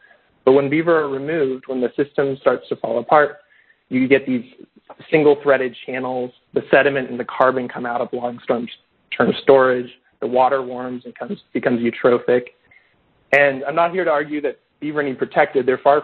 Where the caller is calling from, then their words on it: Oregon–California border, United States; I'm calling in from the Siskiyou Mountains, which is on the border of Oregon and California.